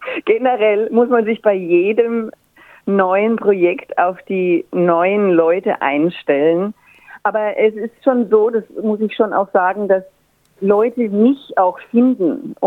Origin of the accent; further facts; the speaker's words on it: Würzburg, Bavaria, Germany; also born or lived in Frankfurt / Paris / Berlin; Ich komme aus Würzburg, das ist Franken, Norden von Bayern, gehört also noch zu Bayern. Und habe dort auch studiert, habe aber dann in Frankfurt und dann auch in Paris und zum Schluss in Berlin gearbeitet.